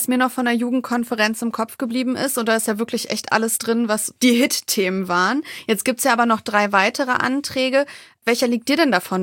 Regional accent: Wolfsburg, Lower Saxony, Germany; ich bin aus Wolfsburg, da passiert das so.

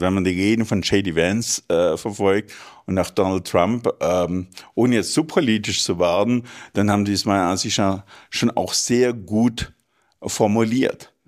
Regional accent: Germany; Das ist so eine, das sage ich jetzt als Deutscher, so eine Kombination zwischen Hubris und Arroganz.

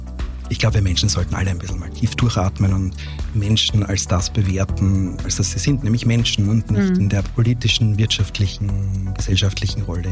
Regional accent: Vienna, Austria; ich habe eine wahnsinnige Liebe und Bindung zu meiner Heimatstadt Wien

